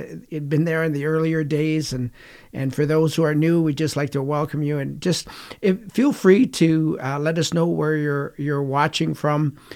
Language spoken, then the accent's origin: English; Canada; I'm a Canadian. I've grown up in this weather